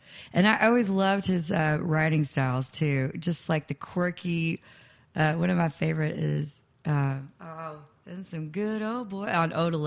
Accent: Nashville, Tennessee, United States; let's move out to LA, because I grew up here in Nashville, and I loved Nashville, but I also hated it.

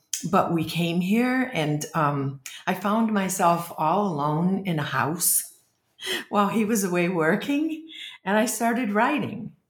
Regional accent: Massachusetts, United States; also born or lived in Puerto Rico; I grew up in Warrenoka, a place in Massachusetts, which is very isolated.

